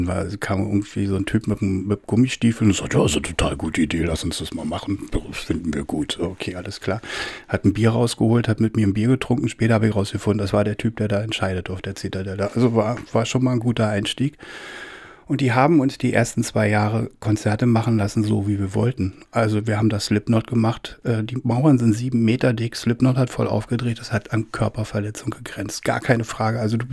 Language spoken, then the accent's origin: German; Rudow, Berlin, Germany; Ich bin eigentlich aus Rudow. Ich komme eigentlich aus der Gropiusstadt.